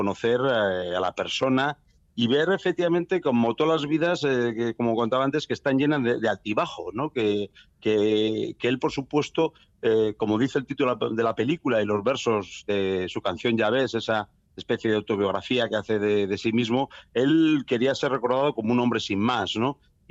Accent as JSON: {"language": "Spanish", "town": "Portugalete", "region": "Basque Country", "country": "Spain", "tie": "born or raised there", "said": "Fue en Portugalete, en mi pueblo"}